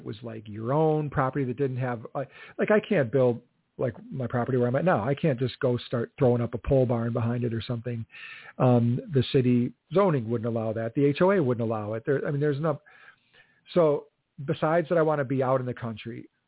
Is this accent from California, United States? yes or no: no; Delavan, Wisconsin, United States; Then I grew up out in Delavan, which is not far from the southern Kettle Moraine.